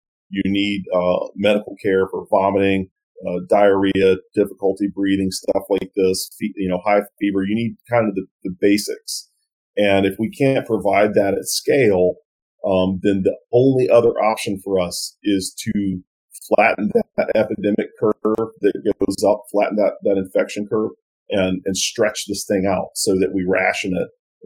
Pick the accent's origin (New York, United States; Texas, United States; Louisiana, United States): Louisiana, United States; So what I grew, the way that I grew up in, I'm from South Louisiana, and we track hurricanes